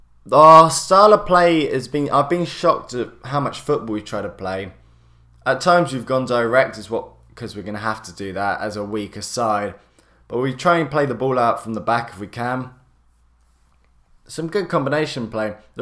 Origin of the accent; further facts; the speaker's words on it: Australia; As an Aussie, I was more positive going into it